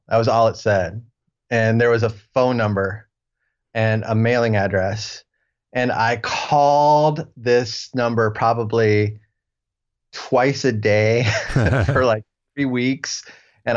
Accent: Ohio, United States; This was all in Nashville, and I'm from Ohio originally.

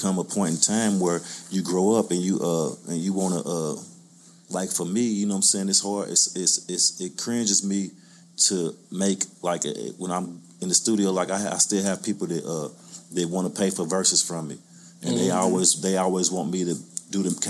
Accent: Louisville, Kentucky, United States; I'm from the West End of Louisville, you know what I'm saying? And then more specifically, I'm from the Park Hill Projects of Louisville, Kentucky, you know what I'm saying? So growing up in the projects

